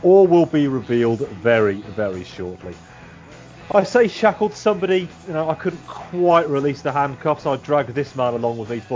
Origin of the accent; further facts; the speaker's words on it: United Kingdom; I'm British after all.